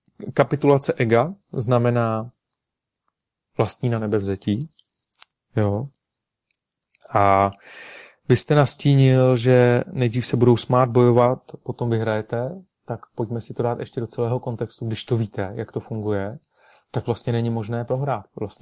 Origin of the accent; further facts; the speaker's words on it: Karlovy Vary, Karlovy Vary Region, Czechia; jsem se pozastavil takhle jednou v noci nad Karlovými Vary, nad mým rodným městem